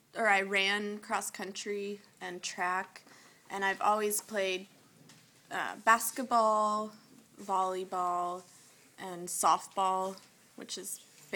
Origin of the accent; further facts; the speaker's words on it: Seattle, Washington, United States; I would say my favorite team is the Seattle Mariners, the baseball team in my hometown.